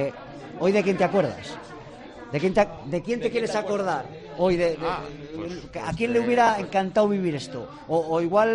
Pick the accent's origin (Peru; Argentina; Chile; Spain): Spain; Palencia, Castile and León; porque somos futboleros y porque somos de Palencia, sí